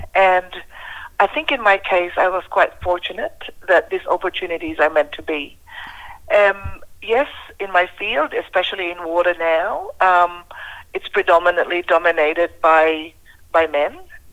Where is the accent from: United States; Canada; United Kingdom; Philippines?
Philippines; Central Visayas; now in Brisbane, Australia; from Cebu in the Philippines, currently in Brisbane, and the CEO of the International River Foundation.